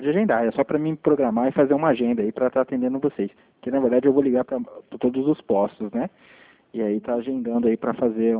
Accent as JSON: {"language": "Portuguese", "town": "Campinas", "region": "São Paulo", "country": "Brazil", "said": "eu sou de Campinas."}